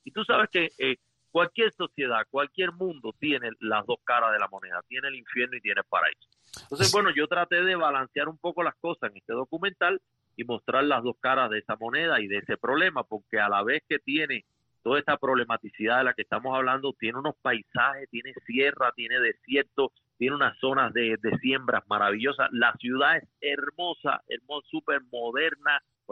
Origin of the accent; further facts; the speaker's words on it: Cuba; now in Mexico; Yo viví 26 años en Cuba y ya he vivido 27 años en México. Entonces ya yo soy 50-50, ya yo soy mitad-mitad. Ya yo no soy un cubano en estado puro.